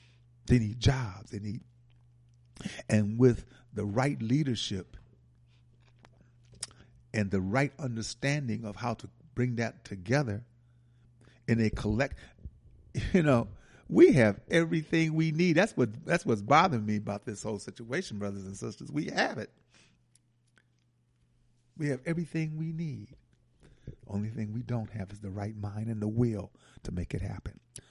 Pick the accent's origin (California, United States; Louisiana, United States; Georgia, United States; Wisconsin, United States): Wisconsin, United States; Milwaukee; I told her I was from Milwaukee and said, they don't have a bookstore.